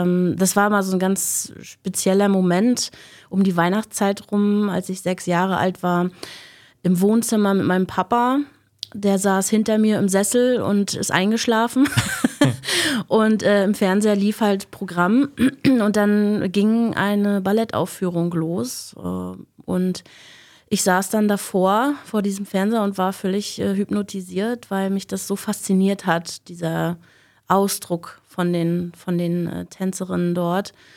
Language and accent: German; Güstrow, Mecklenburg-Vorpommern, Germany; Ich bin gebürtige Güstrowerin. Hier geboren, hier aufgewachsen und ja, immer noch hier.